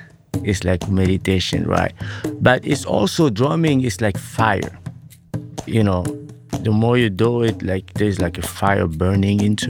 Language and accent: English; Rwanda; What I grew up in Rwanda in Africa is community, right?